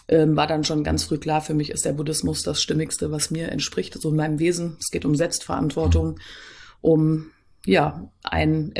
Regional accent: Fulda, Hesse, Germany; born there; ich bin hier in Fulda geboren. War dann mal zeitweise weg, aber bin wieder wie viele Fuldaer zurückgekommen in die schöne Rhön. Und bin auch gerne hier.

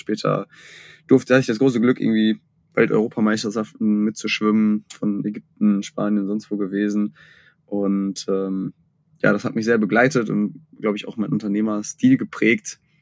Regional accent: North Rhine-Westphalia, Germany; born there; now in Hamburg, Germany; bin ich Hamburger, aber gar kein Gebürtiger. Wer bin ich? In mir ruht in Ostwestfalen. Da komme ich gebürtig her.

